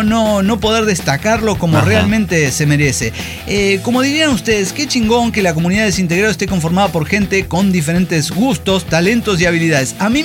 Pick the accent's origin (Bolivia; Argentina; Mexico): Mexico; Pátzcuaro, Michoacán; Yo les había comentado, soy de Pátzcuaro, Michoacán.